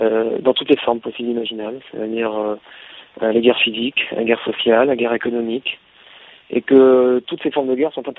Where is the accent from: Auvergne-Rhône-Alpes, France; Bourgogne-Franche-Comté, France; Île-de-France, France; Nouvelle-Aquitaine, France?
Île-de-France, France; Paris; moi par exemple en tant que Parisien, je vivais